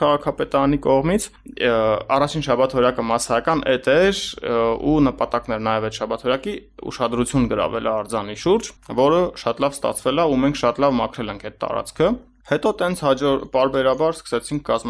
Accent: Stepanakert, Nagorno-Karabakh, Azerbaijan; Ես ծնվել եմ Արցախում ու սովորել եմ երկու դպրոց, միջև 5-րդ դասարանը մի դպրոց եմ սովորել, 5-ից հետո ֆիզմատ դպրոցն եմ սովորել Արցախի, որը Երևանի ֆիզմատի մասնաճյուղն է, Ստեփանակերտում։

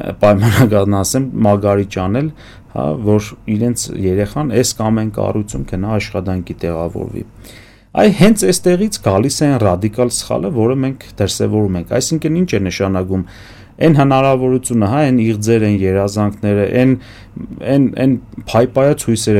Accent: Armenia; born there; եթե մենք Հայաստանում ենք ծնվել, հայ ենք ծնվել, ուրեմն դա է մեր միսիան

